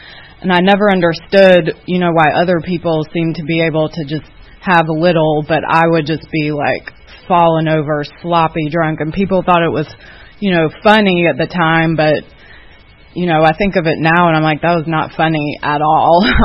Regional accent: Atlanta, Georgia, United States; I grew up here in Atlanta. In Gwinnett County, and I come from an alcoholic family

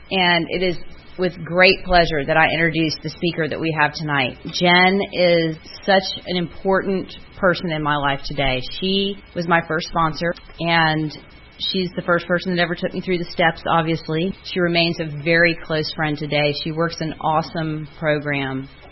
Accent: Palm Beach, Florida, United States; I'm from Palm Beach, Florida

